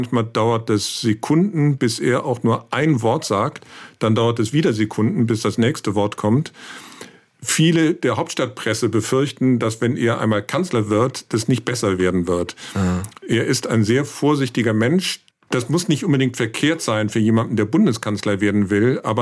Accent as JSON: {"language": "German", "region": "Rhineland", "country": "Germany", "tie": "born there", "said": "ich bin gebürtiger Rheinländer."}